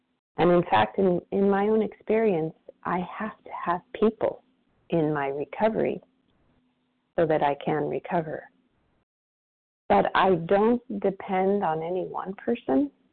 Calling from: Oregon, United States; yeah, you? Hi, Dan.

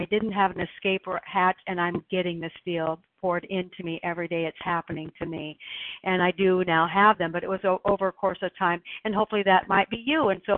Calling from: Oregon, United States

